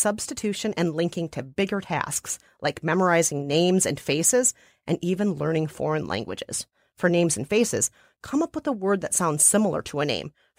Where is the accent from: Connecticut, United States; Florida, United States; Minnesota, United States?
Minnesota, United States; Minnesota, my home state, sounds like miniature soda to some people, Minnesota.